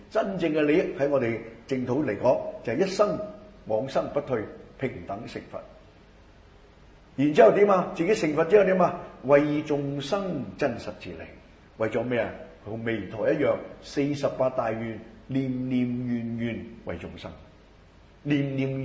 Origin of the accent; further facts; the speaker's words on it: Hong Kong; 以前我哋香港人係咪？我唔知其他你哋啊，或者你哋唔係，我係啦。